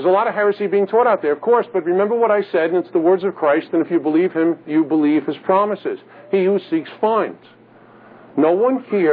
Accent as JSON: {"language": "English", "town": "Bronx", "region": "New York", "country": "United States", "tie": "born there", "said": "I was born in the Bronx in New York City. No matter what I do for the rest of my life, I can never change where I was born."}